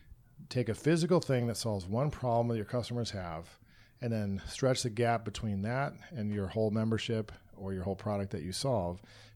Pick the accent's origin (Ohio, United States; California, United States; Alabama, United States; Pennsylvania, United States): Ohio, United States; Cleveland; I'm from Cleveland.